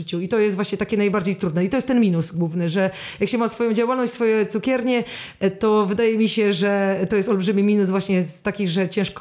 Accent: Szczecin, West Pomeranian Voivodeship, Poland; ja nigdy nie wyjechałam na miesiąc ze Szczecina, ja w ogóle jestem taką rodowitą szczecinianką, że najdłużej to mnie chyba tam nie było przez 3 tygodnie

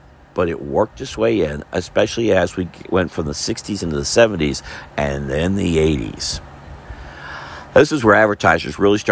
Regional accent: Florida, United States; I've been born and raised in Florida. I've seen hurricanes all my life

